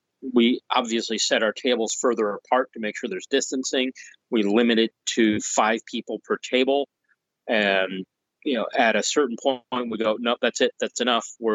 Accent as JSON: {"language": "English", "region": "Illinois", "country": "United States", "said": "I'm from Illinois, so you know I get to visit the store 4 or 5 times a year."}